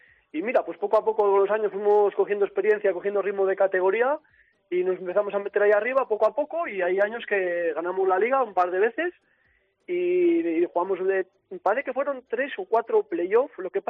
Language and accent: Spanish; Guardo, Castile and León, Spain; para mí haber jugado tantos años para el equipo de mi pueblo es un orgullo. Y creo que para el pueblo de Guardo esto es histórico. Bueno, y para la provincia de Palencia es histórico.